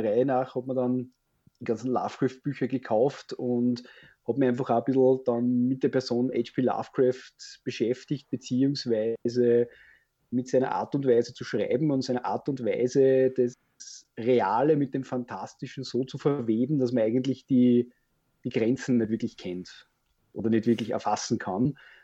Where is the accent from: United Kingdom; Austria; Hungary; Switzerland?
Austria; Wels, Upper Austria; bei uns in Oberösterreich in Wels, gibt es einen Rollenspielverein